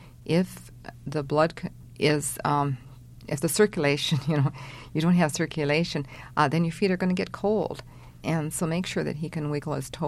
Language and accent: English; Minnesota, United States; We came from Minnesota, and so one of the first things we did was we sent in an order to Sears for lots of long underwear.